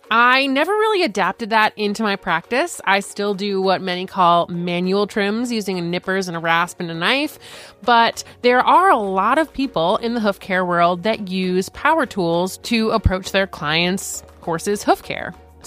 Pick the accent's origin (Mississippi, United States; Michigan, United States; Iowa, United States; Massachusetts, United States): Massachusetts, United States; I mean, I grew up in Massachusetts. I still am in Massachusetts.